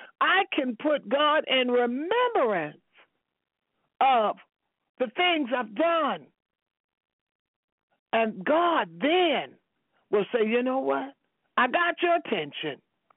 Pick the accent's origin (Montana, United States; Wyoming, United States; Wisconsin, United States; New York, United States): New York, United States; I have elderly people in the town where I grew up in New York.